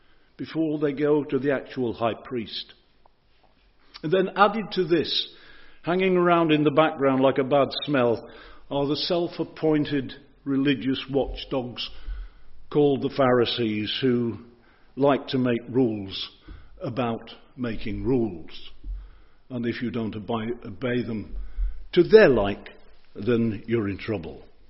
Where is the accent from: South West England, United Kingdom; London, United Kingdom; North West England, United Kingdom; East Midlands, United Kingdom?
East Midlands, United Kingdom; Boston; The town that I consider my hometown has the biggest parish church in the whole country. And it's ironically called the Stump. It's in Boston, in Lincolnshire.